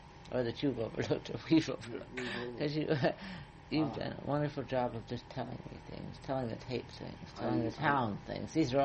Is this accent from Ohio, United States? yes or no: yes; Ohio, United States; born there; now in Massachusetts, United States; I wasn't born here. I was born in Ohio. And so was my husband, but we adopted Massachusetts because we liked it.